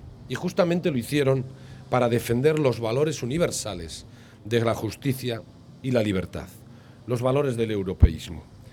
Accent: Basque Country, Spain; nos conozca también por nuestras ciudades, por nuestra Green Capital vitoriana

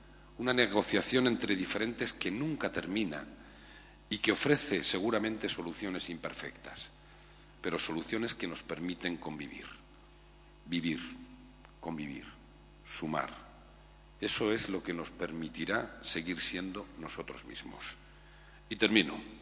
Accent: Basque Country, Spain; Los vascos somos vascos y estamos muy orgullosos de ellos.

